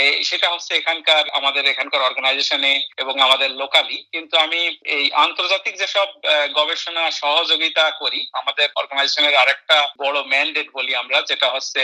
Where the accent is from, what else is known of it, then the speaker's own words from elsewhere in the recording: Bangladesh; also born or lived in United Kingdom / New Zealand; now in Australia; যেহেতু আমি বাংলাদেশে বড় হয়েছি, যদিও আমি বাংলাদেশ ছেড়েছি অনেক বছর হলো, প্রায় 24 বছর আগে আমি বাংলাদেশ থেকে এসেছি, কিন্তু আমি আমার লেখাপড়ার সুবাদে আমি যুক্তরাজ্যে থেকেছি, আমি নিউজিল্যান্ড সরকারের গবেষণা প্রতিষ্ঠানে কাজ করেছি এবং এখন তো অস্ট্রেলিয়াতে কাজ করছি।